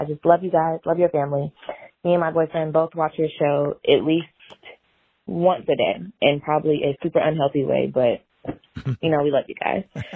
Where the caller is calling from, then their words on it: Atlanta, Georgia, United States; I'm calling from Atlanta, Georgia.